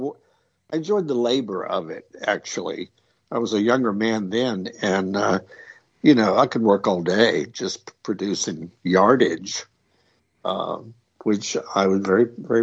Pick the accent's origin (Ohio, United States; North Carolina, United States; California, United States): North Carolina, United States; Well, I mean, the background as far as where I grew up and was in North Carolina in a very small town.